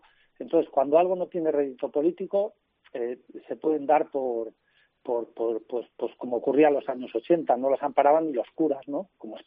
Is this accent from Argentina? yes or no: no; Ciudad Rodrigo, Castile and León, Spain; now in Gipuzkoa, Spain; yo vivo en Guipúzcoa, soy de Ciudad Rodrigo